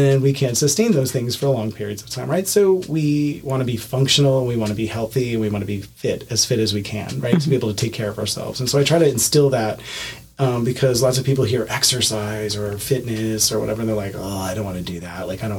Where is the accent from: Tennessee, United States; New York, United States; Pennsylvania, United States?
New York, United States; I'm from New York originally. That's where I was born and raised for 43 years.